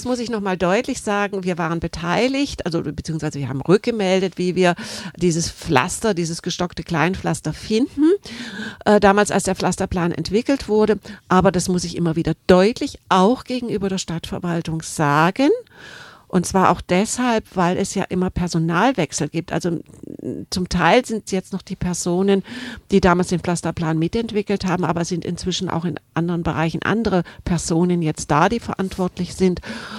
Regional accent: Tübingen, Baden-Württemberg, Germany; mir geht es immer so, wenn ich jemand erzähle, ja, ich bin aus Tübingen, viele Leute verdrehen die Augen

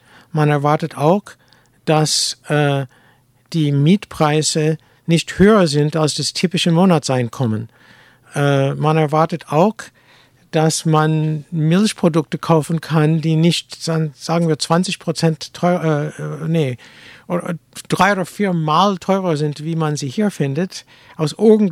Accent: United States; German is a second language; ich habe genauso viel Recht, das zu sagen, als Amerikaner.

